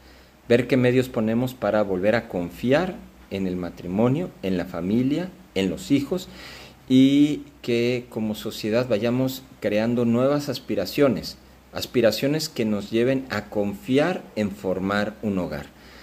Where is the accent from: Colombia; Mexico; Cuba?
Mexico; aunque somos muchos más mexicanos, la población ha aumentado entre los años 80 y ahora